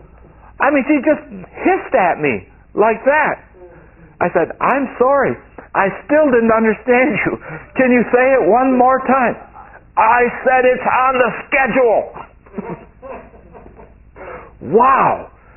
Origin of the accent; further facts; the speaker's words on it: New York, United States; Really, which I mean, I'm from New York State.